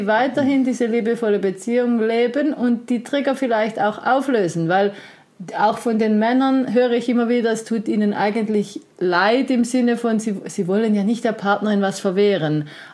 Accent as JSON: {"language": "German", "country": "Switzerland", "said": "gerade bei uns in der Schweiz"}